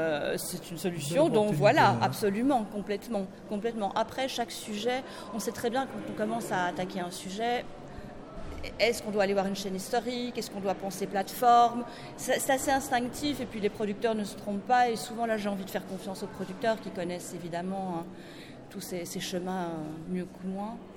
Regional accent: Namur, Wallonia, Belgium; also born or lived in Brussels; now in Paris, France; je suis née à Bruxelles, mais j'ai grandi à Namur. Et c'est Namur, ma ville.

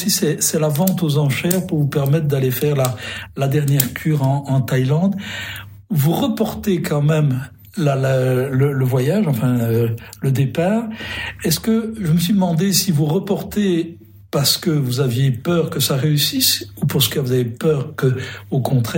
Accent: Belgium; en tant que Belge

